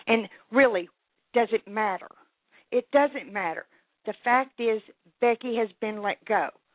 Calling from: Texas, United States; I am calling from Texas.

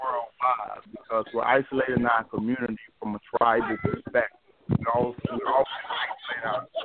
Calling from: Alabama, United States; I'm calling from Alabama.

